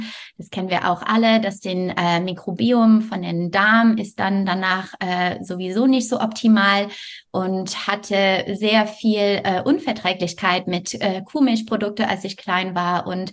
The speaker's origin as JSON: {"language": "German", "country": "Canada", "also_born_or_lived": "France", "second_language": "German", "moved": "as an adult", "lives_now": "Germany", "said": "Wie du gesagt hast, ich komme ursprünglich aus Kanada. Das heißt, ich habe jetzt seit 14 Jahren wohne ich hier in Deutschland. Ich war zwischendurch ein Jahr in Frankreich und habe Deutsch so vor 14 Jahren gelernt."}